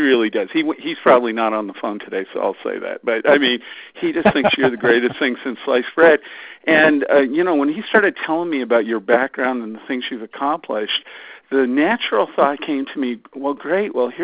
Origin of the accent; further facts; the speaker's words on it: Canada; I always tell people I come from Canada